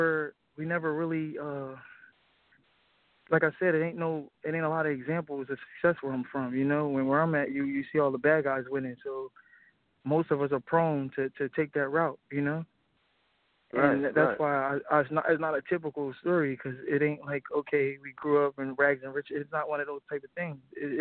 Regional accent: Camden, New Jersey, United States; I'm from Camden, New Jersey. It's like a very poverty stricken city.

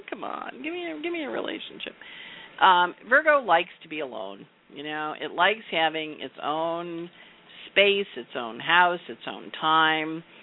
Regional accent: Redding, California, United States; born there; I was born on September 11th, 1987, time 11:46 in Redding, California.

